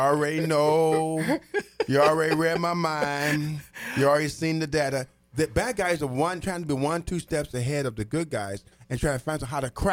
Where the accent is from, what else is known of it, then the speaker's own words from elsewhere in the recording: Terre Haute, Indiana, United States; Like I said, my hometown was Terre Haute. And I went to Gerstmeyer. I went to Wiley. I went to State Laboratory.